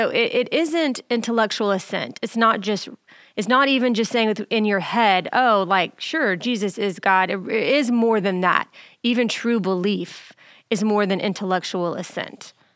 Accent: United States; You know, we are American Christians, and that's the popular religion for us.

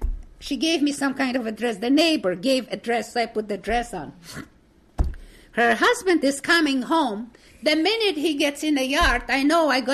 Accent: Poland; English is a second language; give our names and the whole family, the birth of they, where we are from Poland.

